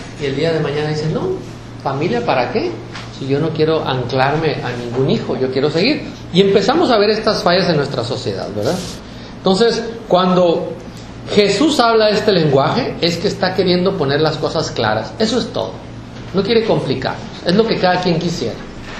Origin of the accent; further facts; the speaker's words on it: Mexico; cuando menos en nuestra cultura mexicana